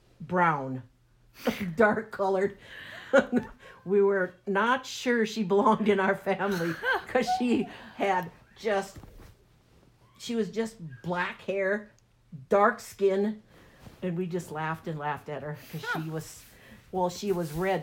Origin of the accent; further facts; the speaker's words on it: Fargo, North Dakota, United States; born there; Yep, I wasn't born in the house. I was born in the hospital in Fargo.